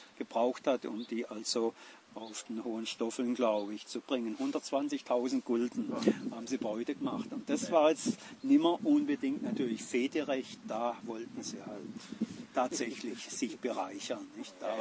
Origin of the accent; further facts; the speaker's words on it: Schiltach, Baden-Württemberg, Germany; Bei uns in Schildach